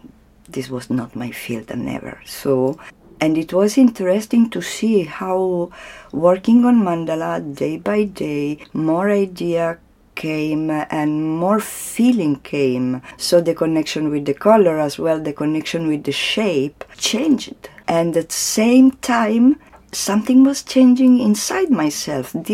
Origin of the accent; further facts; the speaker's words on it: Italy; now in Auroville, India; I come from Italy, so in Italy, mandala is, Tibet, India, we don't know.